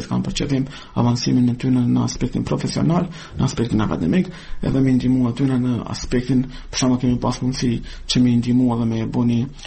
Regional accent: Kosovo; Ne, si kosovar, si pjesëtar të komuniteteve roma, shkëri dhe egjiptian

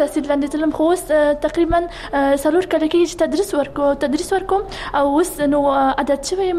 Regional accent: Kabul, Afghanistan; زه د کابل اوسیدونکې يم

